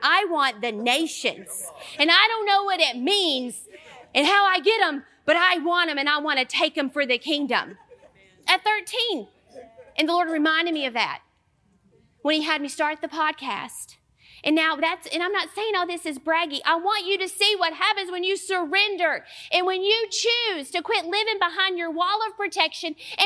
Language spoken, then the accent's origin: English; the South, United States; accent: southern; Because some of these nations, I wonder how they understand my southern accent.